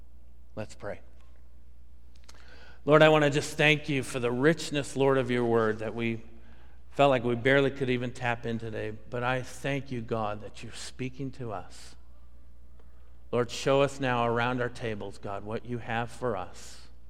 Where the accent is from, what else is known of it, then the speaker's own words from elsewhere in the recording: Denver, Colorado, United States; Years ago, I remember driving from Colorado, where I grew up in the Denver area, back to California, where my family was.